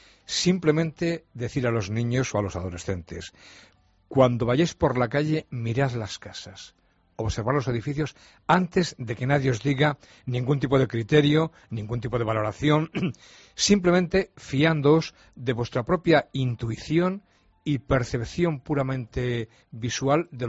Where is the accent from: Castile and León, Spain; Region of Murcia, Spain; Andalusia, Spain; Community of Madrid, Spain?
Castile and León, Spain; Valladolid; yo soy de Valladolid, como sabes